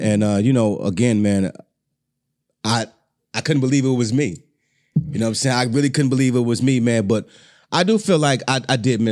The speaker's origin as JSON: {"language": "English", "town": "Chicago", "region": "Illinois", "country": "United States", "said": "Look, because you gotta remember, man, I'm from Chicago."}